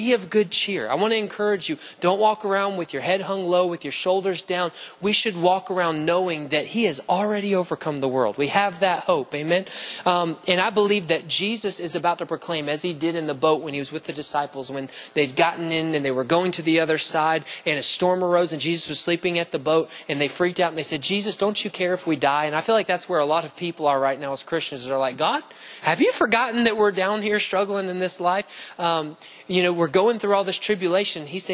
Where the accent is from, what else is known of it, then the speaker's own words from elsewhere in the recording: Alabama, United States; I grew up in Alabama, and so, you know, we heard sirens, you know, every April the tornado sirens were going to go off